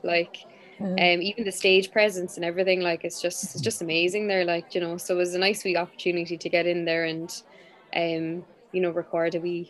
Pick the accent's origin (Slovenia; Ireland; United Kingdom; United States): Ireland; Cork, Munster; reflecting that experience growing up in Ireland and my childhood.